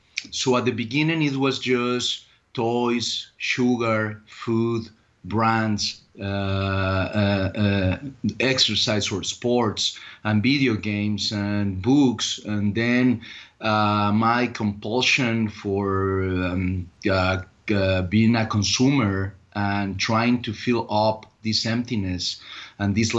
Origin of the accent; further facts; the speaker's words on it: Ciudad Guzmán, Jalisco, Mexico; English is a second language; I was born in Ciudad Guzmán, Jalisco. That it's a small city, 1 hour and a half south of Guadalajara, Jalisco, in Mexico. The main activities in this village is farming and cattle.